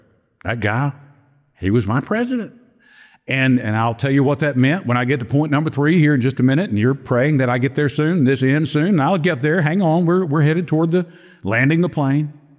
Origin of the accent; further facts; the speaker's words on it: Balcomville, Louisiana, United States; I grew up in Balcomville, Louisiana. It's not really on the map, but it's out there. It was inside a ring levee just outside West Monroe.